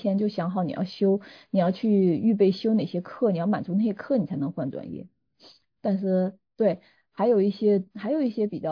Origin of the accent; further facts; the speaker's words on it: China; 就像我们中国人经常说的就不要掉链子